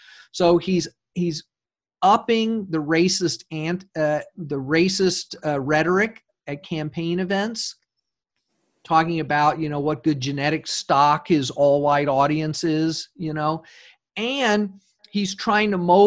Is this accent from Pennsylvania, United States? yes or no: no; Texas, United States; I grew up in Texas in the 70s when there was a great deal of two-way movement across the border